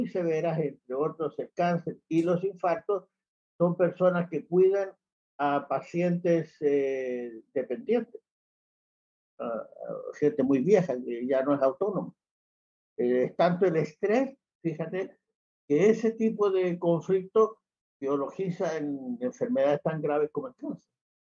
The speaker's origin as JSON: {"language": "Spanish", "country": "Chile", "said": "Porque no creo que sea solo en mi país, Chile. Pero aquí hasta hace muy poco no existía la paridad de género."}